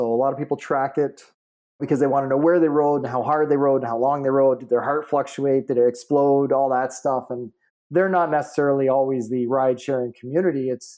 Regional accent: Canada; Obviously, being Canadian

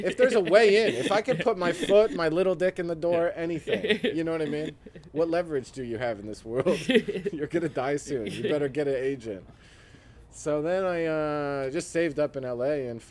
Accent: New Jersey, United States; motherfucker, I'm from Jersey. You don't tell me what to do.

